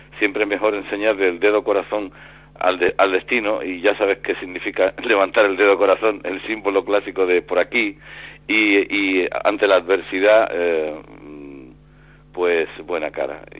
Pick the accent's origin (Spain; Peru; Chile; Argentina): Spain; Cádiz, Andalusia; Bueno, Cádiz, la verdad es que yo siento un gran entusiasmo por mi tierra